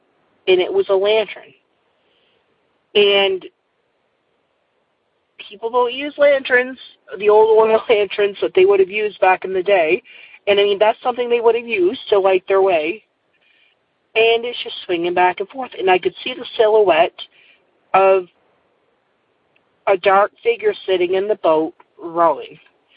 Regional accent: Nova Scotia, Canada; I'm from Nova Scotia, Canada

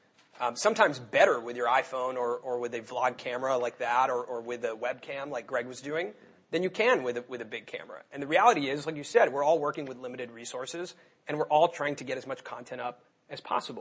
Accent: Los Angeles, California, United States; One, I'm from Los Angeles. And in LA, there's not that much lacrosse, at least at that time and when I was growing up.

